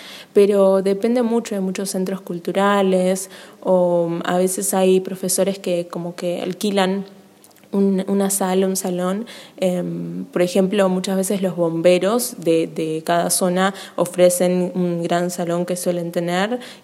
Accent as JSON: {"language": "Spanish", "town": "Martínez", "region": "Buenos Aires Province", "country": "Argentina", "said": "yo soy de Martínez, que está a las afueras de la capital."}